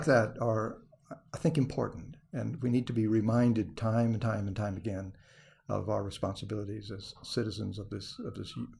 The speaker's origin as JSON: {"language": "English", "town": "Great Bend", "region": "Kansas", "country": "United States", "tie": "born or raised there", "also_born_or_lived": "Nebraska", "said": "I think the first time I voted was in Great Bend, Kansas, when I grew up partly in Kansas and partly in Nebraska."}